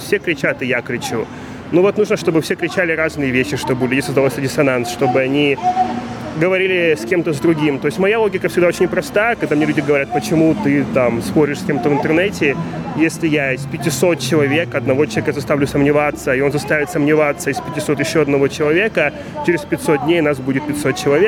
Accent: Far East, Russia; я родился и вырос на Дальнем Востоке России.

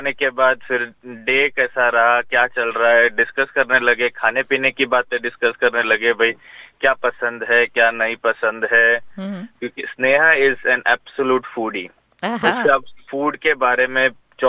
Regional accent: Gujarat, India; मैं गुजराती हूँ

